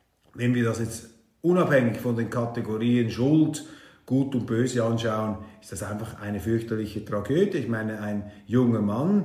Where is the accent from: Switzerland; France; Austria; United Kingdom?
Switzerland; Man sollte vielleicht als Schweizer, und das kann auch ich mir gelegentlich hinter die Ohren schreiben, etwas sich zurückhaltender ausdrücken.